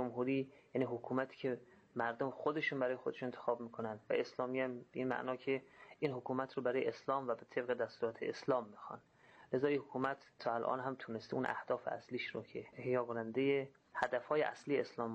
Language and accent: Persian; Mashhad, Razavi Khorasan, Iran; اهل مشهد. من 10 ساله بودم، کلاس 5 ابتدایی دبستان میرفتم و دقیقا از راهپیمایی های مشهد شهر خودمون یادم میاد